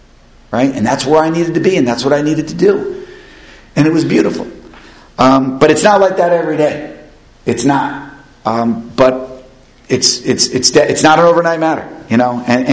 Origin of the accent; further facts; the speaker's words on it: Paterson, New Jersey, United States; I'm really scared about going to Morristown. There's a lot of bars. There's a lot of alcohol up there. I'm from Patterson.